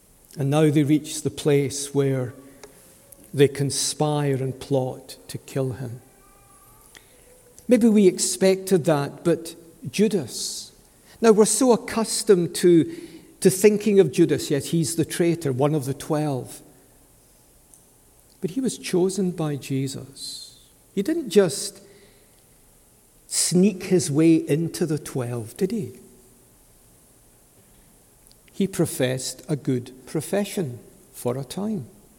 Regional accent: Scotland, United Kingdom; it's not that we are Scottish and we don't do that.

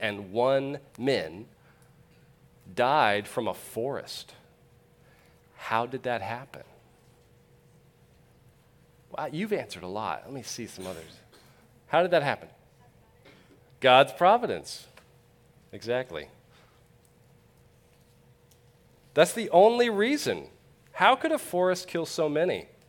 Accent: California, United States; I come from California.

